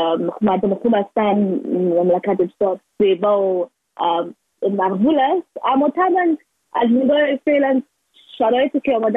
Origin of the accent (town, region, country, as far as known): Afghanistan